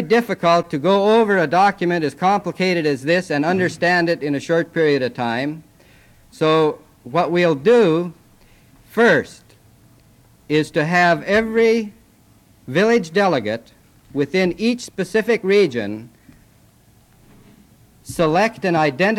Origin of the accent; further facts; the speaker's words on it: Alaska, United States; But we have to recognize that we are American citizens, citizens of the state of Alaska, and proud of our own heritage.